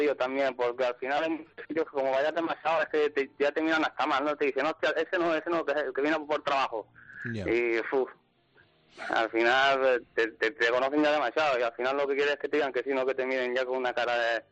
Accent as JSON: {"language": "Spanish", "region": "Balearic Islands", "country": "Spain", "said": "De Mallorca."}